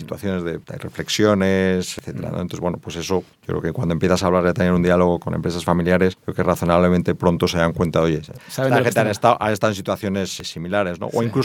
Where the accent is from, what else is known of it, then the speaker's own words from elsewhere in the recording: Spain; porque soy español no podemos hacer una serie de cosas